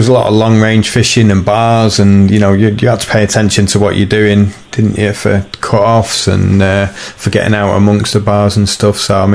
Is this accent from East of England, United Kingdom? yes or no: yes; East of England, United Kingdom; moved away as an adult; I mean, I'm from Bedfordshire, as you may or may not know, but, you know, yeah. I moved up north for work.